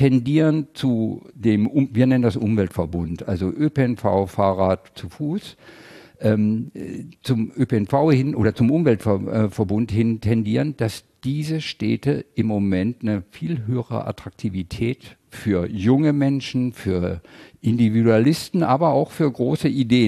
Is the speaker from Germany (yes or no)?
yes; South Germany, Germany; ich komme aus Süddeutschland